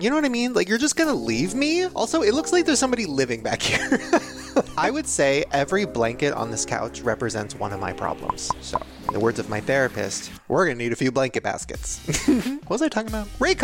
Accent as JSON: {"language": "English", "country": "Puerto Rico", "said": "We're from Puerto Rico, and I've been a fan since 2011."}